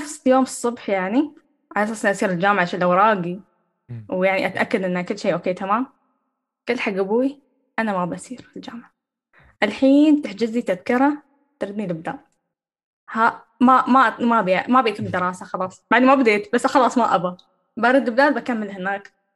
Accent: United Arab Emirates; يعني تعرف ان الاعلام هناك مختلف عن الاعلام عندنا في الامارات

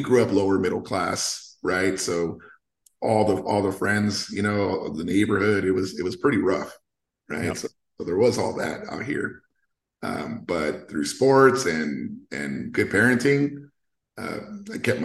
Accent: United States; first language Spanish; English is a second language; I'm super proud of being a Mexican American, and Spanish was my first language and I still speak it with my parents

